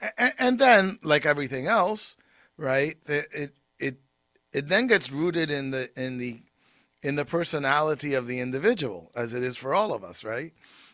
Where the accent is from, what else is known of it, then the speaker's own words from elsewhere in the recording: Northeast, United States; I came from the Northeast, and in the Northeast, Ascension Thursday was Ascension